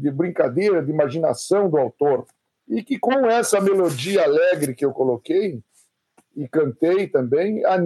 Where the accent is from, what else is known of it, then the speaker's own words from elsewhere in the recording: Rio Grande do Sul, Brazil; Sou da Serra Gaúcha, frio e neve há muito tempo que não é novidade por lá.